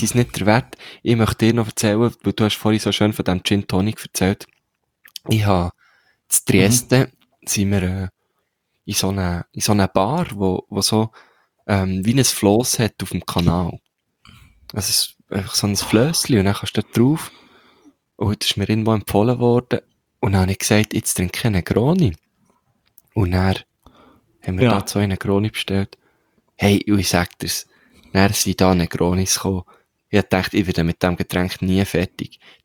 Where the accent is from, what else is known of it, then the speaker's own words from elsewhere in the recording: Switzerland; wir sind Schweizer.